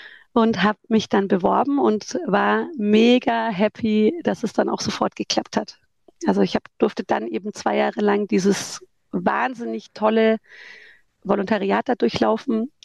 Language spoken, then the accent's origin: German; Erlangen, Bavaria, Germany; Und ich bin ja in Erlangen geboren, aufgewachsen, habe hier studiert.